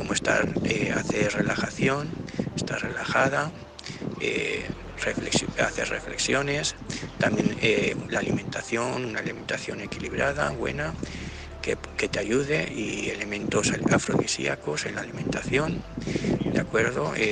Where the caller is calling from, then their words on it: Gandia, Valencian Community, Spain; de Gandía.